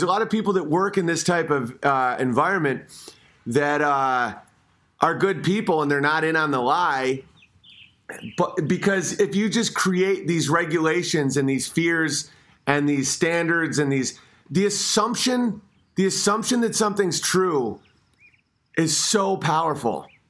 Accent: Oswego, New York, United States; My hometown of Oswego, New York, had three nuclear power plants

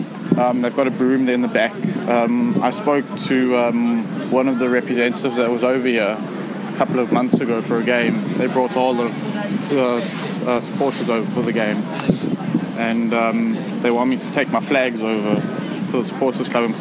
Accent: Johannesburg, Gauteng, South Africa; born there; I was born in South Africa, Joburg, but I'm living here now.

